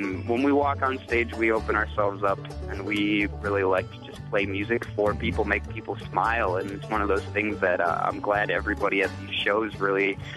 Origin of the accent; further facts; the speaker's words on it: Wisconsin, United States; especially in my hometown stretch there between St. Croix Falls and down to Osceola